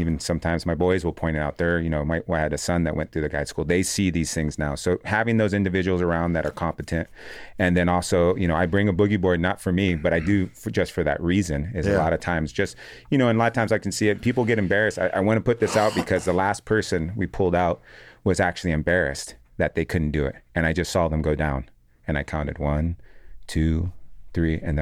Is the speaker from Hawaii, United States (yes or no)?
yes; Hawaii, United States; I grew up in Hawaii, so we use a lot of currents, and even when I was a young age and you'd see people get caught in riptides